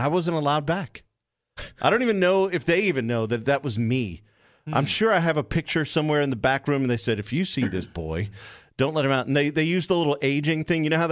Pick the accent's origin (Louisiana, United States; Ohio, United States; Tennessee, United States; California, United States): Louisiana, United States; Houma; There was a pizza place in my hometown, Houma, Louisiana.